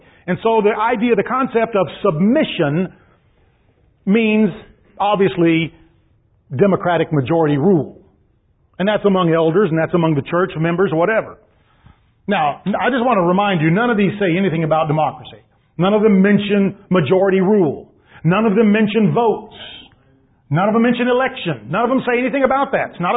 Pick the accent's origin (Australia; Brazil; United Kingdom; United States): United States; apart from my own bias from being an American. I've lived in other countries.